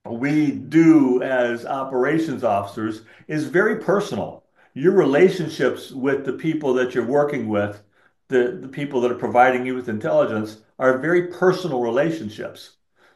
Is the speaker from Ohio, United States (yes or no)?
yes; Ohio, United States; It starts with a very unhappy childhood, that I grew up in Ohio and my parents were divorced, blah, blah, blah.